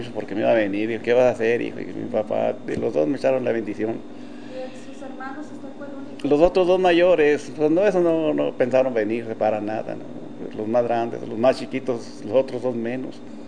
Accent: Santa Bárbara, Chihuahua, Mexico; Pues allá, este tren llegaba hasta mi tierra, Santa Bárbara, donde yo nací.

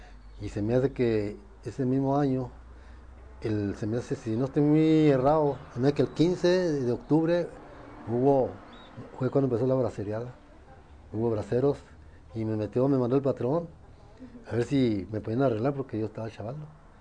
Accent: Guadalupe, Mexico; hasta pues nosotros somos de Guadalupe

